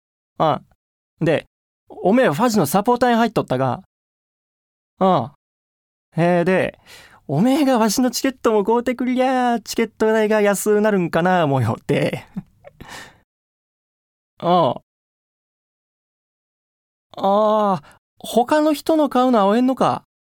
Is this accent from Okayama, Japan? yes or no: yes; Kurashiki, Okayama, Japan; 岡山県倉敷市出身です。